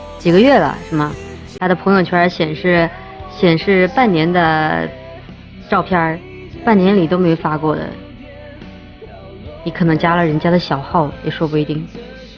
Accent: Chongqing, China; 我老家是重庆嘛，然后那边重男轻女

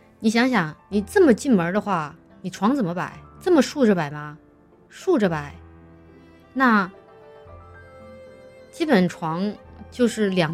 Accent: Chongqing, China; 如果你在我们家乡重庆的话，就是经济适用房

